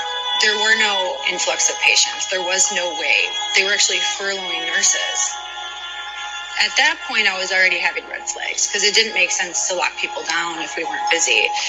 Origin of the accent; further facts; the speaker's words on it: Tampa, Florida, United States; I'm from Tampa, Florida.